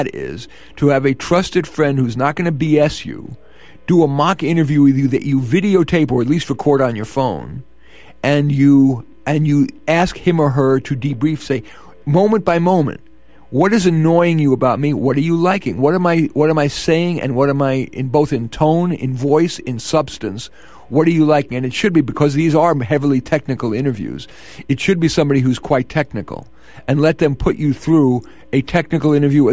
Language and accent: English; Bronx, New York, United States; How was my Southern accent? Bronx.